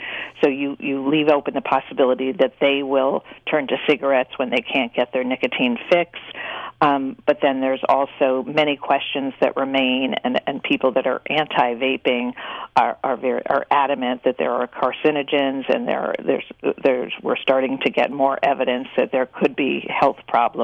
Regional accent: New England, United States; now in Virginia, United States; Certainly in my town in Northern Virginia, I'm from New England, but where I live in Virginia

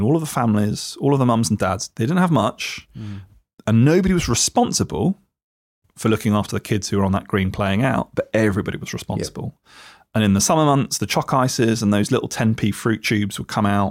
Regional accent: Leicester, East Midlands, United Kingdom; Where I grew up in Leicester, it was on a big semicircle of grass.

